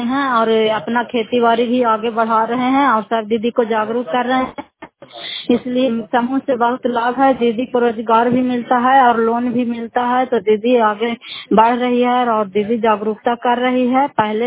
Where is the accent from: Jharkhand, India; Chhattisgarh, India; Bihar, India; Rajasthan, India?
Bihar, India; Nalanda; घर फतेहपुर पंचायत मकौता जिला नालंदा करा पथरा ब्लॉक की निवासी हूँ